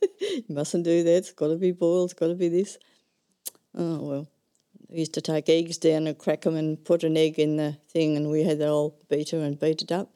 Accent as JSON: {"language": "English", "town": "Nannup", "region": "Western Australia", "country": "Australia", "tie": "born there", "said": "I was born in 1937 in Nanup Hospital."}